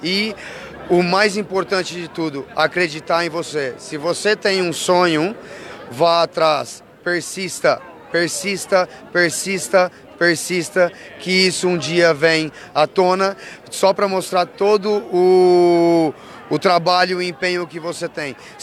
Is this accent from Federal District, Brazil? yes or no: no; Descalvado, São Paulo, Brazil; Nós somos de Descalvado, interior de São Paulo. E uma cidade pequena de 35 mil habitantes, mas depois se mudamos para São Paulo